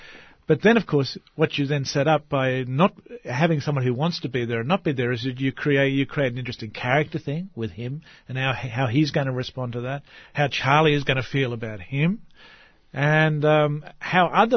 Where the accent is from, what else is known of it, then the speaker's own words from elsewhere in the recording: Australia; Well, I think it's the condition of being Australian is to think about this.